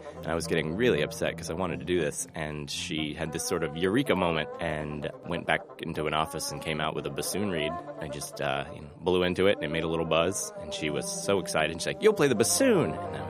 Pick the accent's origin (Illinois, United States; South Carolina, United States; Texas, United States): Texas, United States; I'm from Texas, so the Texas All-State Orchestra